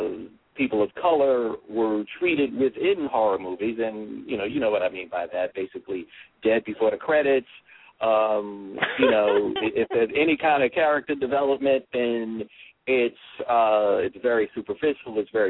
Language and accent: English; New York City, New York, United States; I was raised in Fort Greene, and that was when Fort Greene wasn't exactly the nice place that it is now.